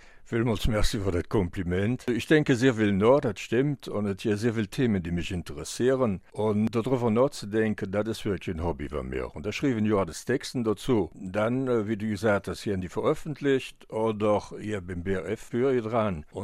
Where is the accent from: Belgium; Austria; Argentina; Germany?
Belgium; Rocherath, Wallonia; also born or lived in Elsenborn; Ich bin, also effektiv, geboren sind in Elseborn. Aber ich habe mein ganzes Jugend und bis zum 40. Lebensjahr in Rohrert verbracht.